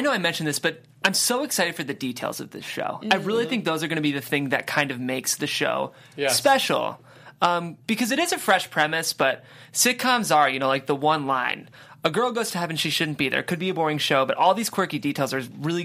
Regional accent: Cleveland, Ohio, United States; There has to be someone from Ohio in this writer's room. I'm from Cleveland.

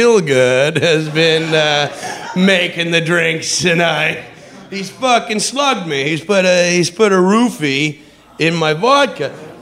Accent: Western Canada, Canada; I'm from Western Canada.

